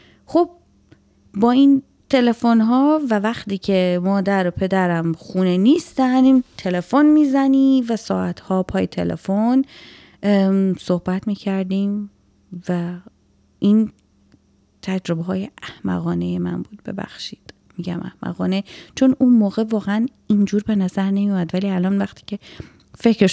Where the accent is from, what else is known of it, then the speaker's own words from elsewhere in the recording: Iran; به عنوان یک ایرانی اصیل باید اصالتمون رو حفظ بکنیم